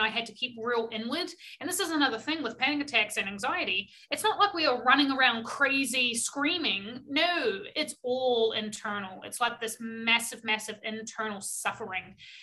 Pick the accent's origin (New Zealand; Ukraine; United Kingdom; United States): New Zealand; obviously I'm not from around here. I'm from New Zealand. So no family.